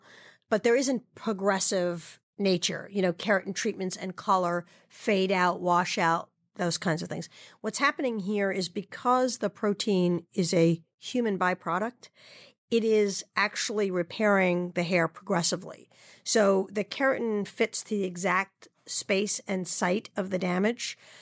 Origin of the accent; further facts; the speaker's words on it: New York, United States; I'm a New Yorker by trade and training. And I'm living in the South